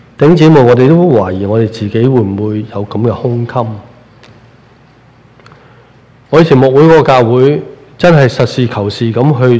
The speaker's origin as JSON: {"language": "Cantonese", "country": "China", "said": "虽然我哋系中国人"}